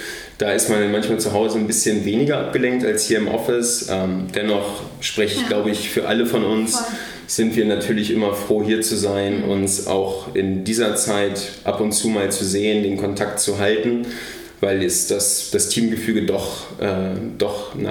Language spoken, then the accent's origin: German; Lower Saxony, Germany; now in Kassel, Germany; Ich komme hier aus der Ecke. Also ich bin in Südniedersachsen in einem kleinen, beschaulichen Dorf groß geworden